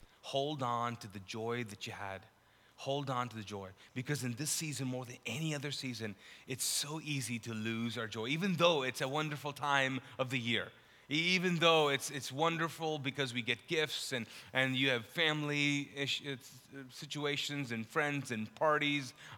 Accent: Pakistan; also born or lived in Middle East; I'm Pakistani, I grew up in the Middle East

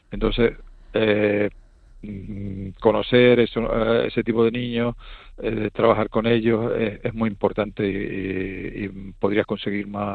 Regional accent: Morro Jable, Canary Islands, Spain; yo tenía cierto reparo en mi pueblo, existían dos o tres niños con síndrome de Down o con problemas físicos y de otro tipo, ¿no?

